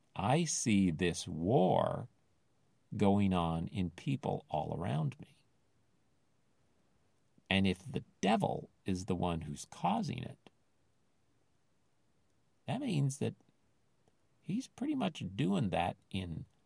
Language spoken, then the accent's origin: English; Philippines; As I've said before, I grew up in the Philippines